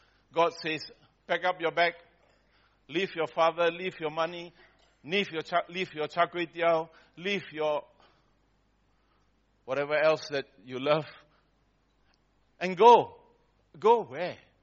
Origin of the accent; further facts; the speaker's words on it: Australia; because I come from Australia, we ask questions differently.